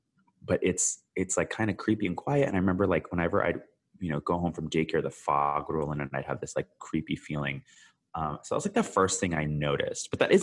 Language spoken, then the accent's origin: English; Canada; born there; I've been like everywhere. … I'm from everywhere. I've lived everywhere. I've been everywhere. I was born in Canada, as some of your listeners may know, but I actually spent